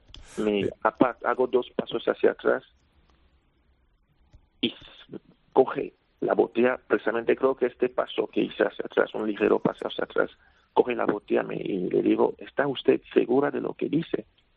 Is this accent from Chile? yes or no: no; Spain; Yo siempre he defendido España porque aquí es donde he crecido. Soy español